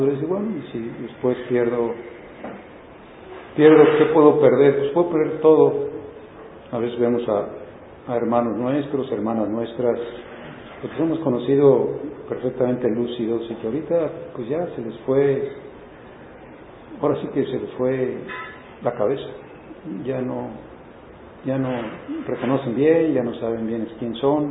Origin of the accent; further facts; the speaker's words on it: Mexico; a lo mejor puedo envidiar no ser ciudadano americano en este momento, ¿sí? soy ciudadano mexicano, ¿sí?